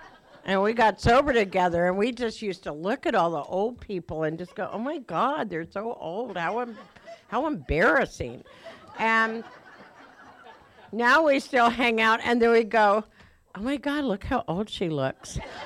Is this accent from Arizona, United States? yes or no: yes; Phoenix, Arizona, United States; A lot of you know my story. I grew up in Phoenix, going to be a nun, ended up as a go-go dancer.